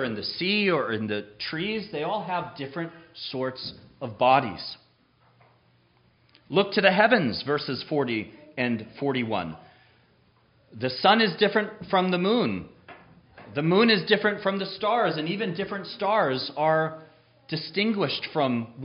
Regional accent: California, United States; Growing up in Southern California, every spring my mom and I would put a garden, just about every spring.

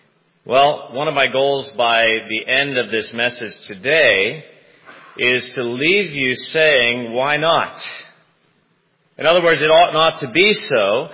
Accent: Huntington Beach, California, United States; At least that's my connotation growing up in Huntington Beach, California. There's always somebody down by the pier.

